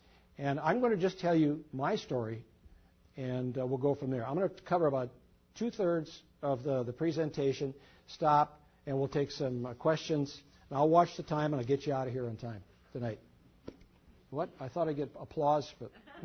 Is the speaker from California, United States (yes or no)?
no; Mankato, Minnesota, United States; Actually, I was born and raised in Mankato, Minnesota, which is a town of about 35,000 people in the midst of the famous Valley of the Jolly Green Giant.